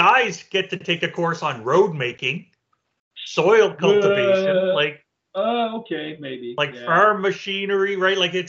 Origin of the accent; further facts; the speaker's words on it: Truro, Nova Scotia, Canada; Because I'm from Truro, Nova Scotia.